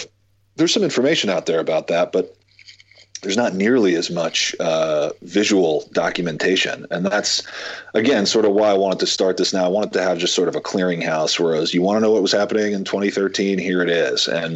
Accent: New York, United States; We grew up right outside of New York City.

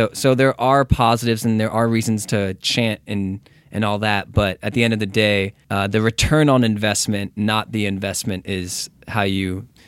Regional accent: Texas, United States; moved away as an adult; now in Los Angeles, United States; No, I'm from Texas.

